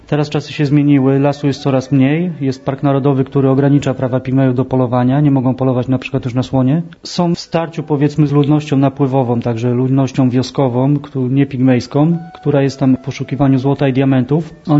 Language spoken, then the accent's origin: Polish; Wałbrzych, Lower Silesian Voivodeship, Poland; Pochodzę z Wobrzycha, z bardzo biednej dzielnicy. Miasto dosyć zapadłe, szczególnie gdy zamknięto kopalnie. Także ubóstwo nie było mi może obce